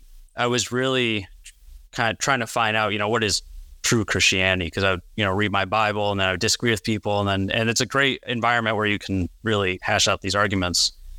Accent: Gresham, Oregon, United States; moved away; also born or lived in Chicago; I grew up, was born in Chicago, but then when we were five, we moved to Portland, Oregon. So I grew up outside of Portland, Oregon, in Gresham.

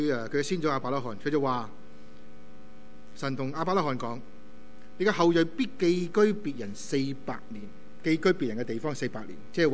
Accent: China; 但是我们好像我们中国人一样，我们虽然有时候在这里即是移民来到这里

